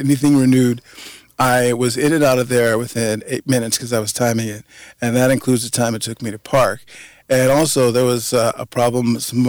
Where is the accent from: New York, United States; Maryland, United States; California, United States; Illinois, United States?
Illinois, United States; Chicago; I'm from Illinois, I lived here in Chicago all my life